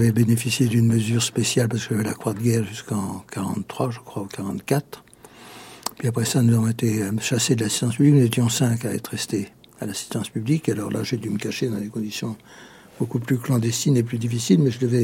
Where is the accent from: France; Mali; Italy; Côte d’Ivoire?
France; Paris, Île-de-France; born there; Je suis né à Paris.